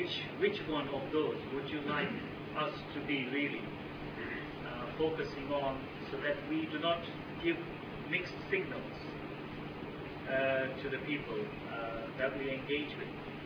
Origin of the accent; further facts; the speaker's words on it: United Kingdom; And I think for all of us here as British Muslims, it's a very important lesson that you have taught to me personally.